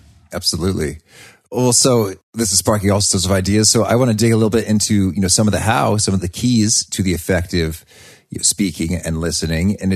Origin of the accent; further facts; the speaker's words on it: United States; I mean, there's so many ways that I don't, as an American, I can imagine a few interpretations for that word and scene.